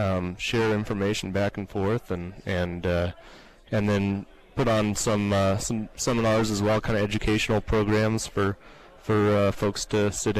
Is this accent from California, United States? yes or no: no; Durango, Colorado, United States; now in Salida, United States; Originally, I'm from Durango, but yeah, I've lived in Colorado most of my life. I've been in Salida now for 6 years as the biologist there.